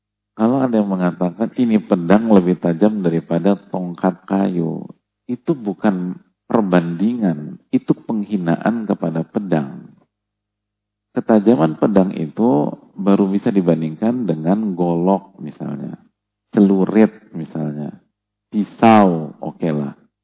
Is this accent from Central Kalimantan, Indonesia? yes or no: no; Jakarta, Indonesia; Jujur-jujuran aja kita anak Jakarta.